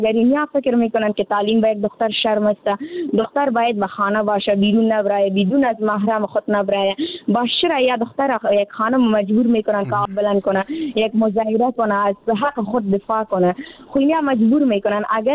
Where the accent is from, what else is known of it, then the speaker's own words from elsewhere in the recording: Afghanistan; یعنی در جامعه همه ما افغان هستیم،